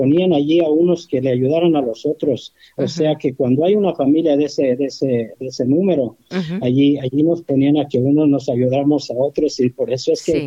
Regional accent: Tepatitlán, Jalisco, Mexico; moved away; yo soy de Tepatitlán, Jalisco, originario. Siempre desde que salí de mi pueblo no he dejado de regresar.

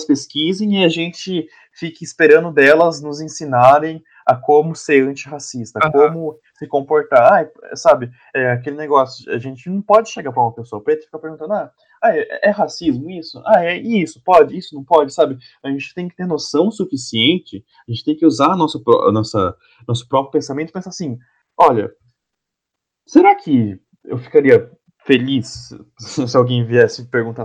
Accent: Northeast Region, Brazil; Não é porque eu sou nordestina que a minha vida é sofrida

